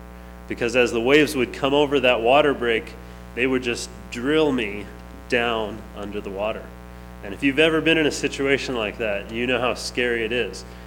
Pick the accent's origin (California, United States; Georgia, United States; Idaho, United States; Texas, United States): California, United States; Long Beach; but I grew up in Long Beach, and as the name would suggest, there's lots of beaches in Long Beach, and it was a blessing to grow up there.